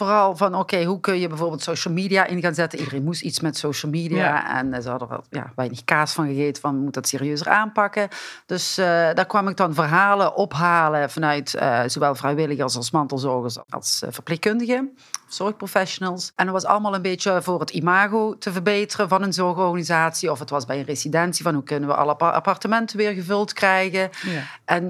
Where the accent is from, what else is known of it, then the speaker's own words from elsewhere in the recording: Elsloo, Limburg, Netherlands; moved away as an adult; now in Waalwijk, Netherlands; Ik kom uit Elslo, een heel klein kasteeldorpje tegen Maastricht aan. Ik woon wel al vanaf mijn 21ste in Waalwijk.